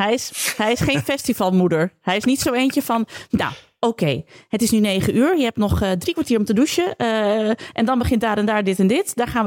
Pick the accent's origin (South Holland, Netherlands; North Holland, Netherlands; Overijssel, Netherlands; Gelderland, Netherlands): Overijssel, Netherlands; Zwolle; Maar dat komt omdat ik uit Zwolle kom. En daar zijn de mensen gewoon relaxed en oké.